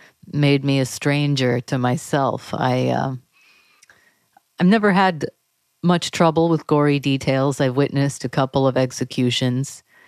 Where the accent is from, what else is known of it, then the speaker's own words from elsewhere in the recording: Texas, United States; now in Connecticut, United States; I'm from Texas. I have young children, but I live in Connecticut, not far from Sandy Hook.